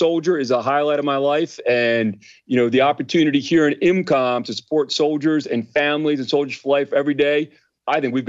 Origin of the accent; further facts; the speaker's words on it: Ellicott City, Maryland, United States; I'm from Ellicott City, Maryland, just outside of Baltimore. That is home for me. I come from a family of educators.